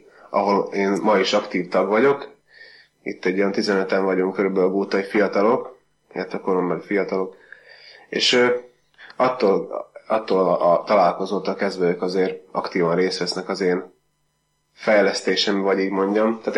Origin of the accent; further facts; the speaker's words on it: Kolárovo, Nitra Region, Slovakia; Gótán születtem, és jelenleg ott is élek a Felvidéken.